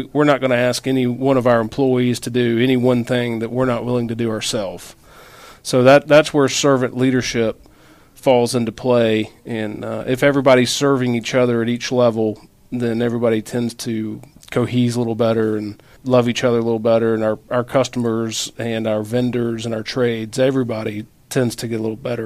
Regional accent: Atlanta, Georgia, United States; I'm from Atlanta here originally, born and raised. Went to school down at Georgia Tech.

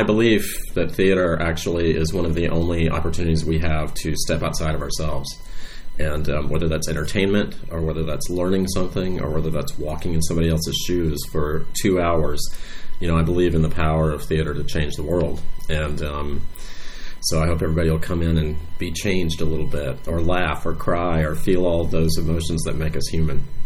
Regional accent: Atlanta, Georgia, United States; I grew up in Atlanta, Georgia, in a suburb outside of Atlanta. And I was there till, you know, I went to college

